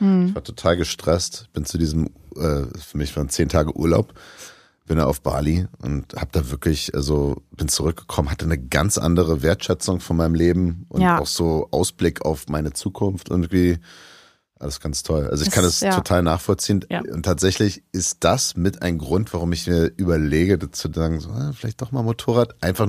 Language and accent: German; Florida, United States; Meine Heimat, Florida, hast du ja schon ordentlich erkundet.